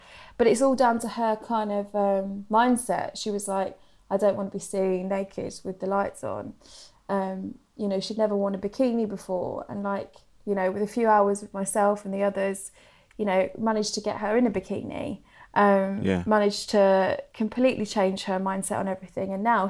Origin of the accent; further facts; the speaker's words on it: East of England, United Kingdom; now in London, United Kingdom; Obviously I live in London now, but I'm from Suffolk.